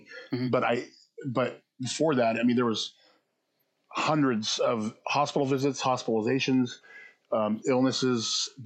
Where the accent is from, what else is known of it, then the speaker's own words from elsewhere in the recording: Beaverton, Oregon, United States; At a hospital, but I was raised in the west side, the metro area, which is like Beaverton, Hillsborough, Tigard area.